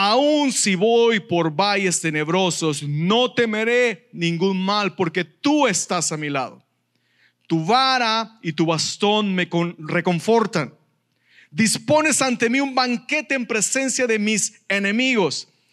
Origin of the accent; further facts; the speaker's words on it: El Salvador; born there; moved away; yo nací en El Salvador, del momento que me vine para acá